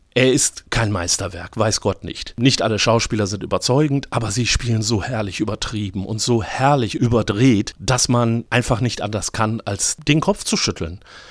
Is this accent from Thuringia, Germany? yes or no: no; Ratingen, North Rhine-Westphalia, Germany; in meiner Heimatstadt Ratingen